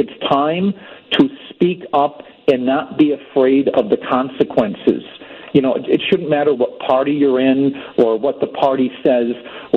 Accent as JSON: {"language": "English", "country": "United States", "lives_now": "New Zealand", "said": "And what really makes me sad as an American living in New Zealand"}